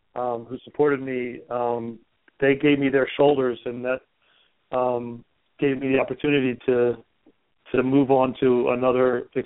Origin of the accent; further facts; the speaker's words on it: Philadelphia, Pennsylvania, United States; Steve Wolfe was a drummer I grew up with in Philly